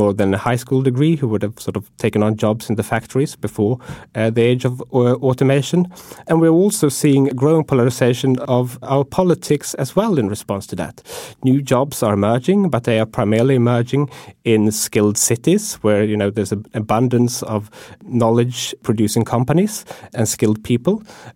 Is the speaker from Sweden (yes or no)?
yes; Sweden; now in United States; when I go home to my home country, which is Sweden, there's much less concern about automation than in the United States.